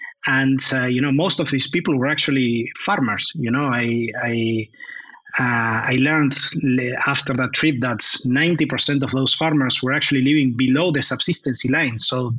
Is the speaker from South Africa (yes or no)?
no; Argentina; English is a second language; moved away; also born or lived in Germany; I'm originally from Argentina. I have a very thick accent